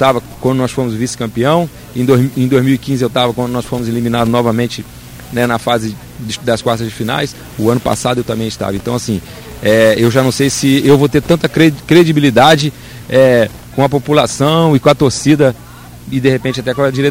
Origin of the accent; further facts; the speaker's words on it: Rio de Janeiro, Brazil; now in Rio Brilhante, Brazil; Eu sou do Rio, mas assim, se eu pudesse, eu ficava, mas vamos ver, né?